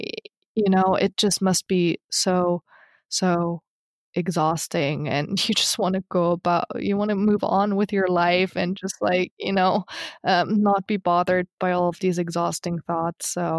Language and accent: English; the South, United States; Reality says I'm a first-generation college graduate who grew up in a rural South where secretly active Ku Klux Klan members would hold midnight rituals in the forest